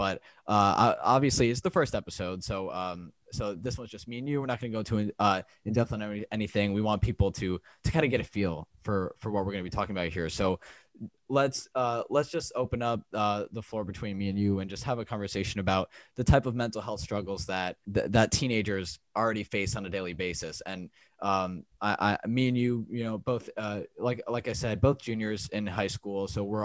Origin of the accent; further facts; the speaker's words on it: Florida, United States; We're both from South Florida and we're both juniors in high school.